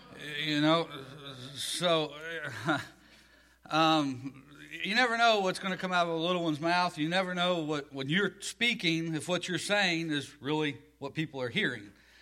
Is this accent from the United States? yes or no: yes; the South, United States; accent: Southern; For those that don't know me, I am from the South, as you can tell, the language, the accent.